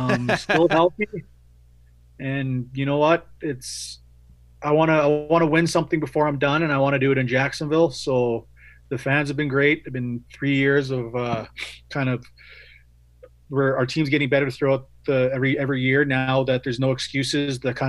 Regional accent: Canada; obviously I'm from Canada and there's nothing else to do, right?

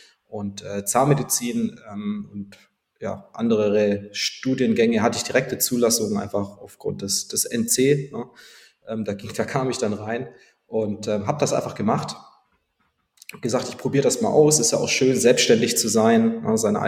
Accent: Baden-Württemberg, Germany; moved away as an adult; now in Hamburg, Germany; ich bin 32 Jahre alt jetzt und komme ursprünglich aus dem Schwäbischen, ein kleines Dorf in der Nähe von Stuttgart. Bin seit 2015 in Hamburg

